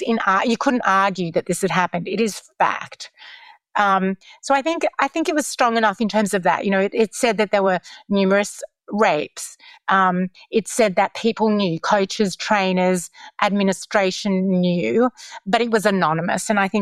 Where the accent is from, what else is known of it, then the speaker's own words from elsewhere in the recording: Australia; now in United States; but obviously I'm Australian. I've lived in America for 21 years.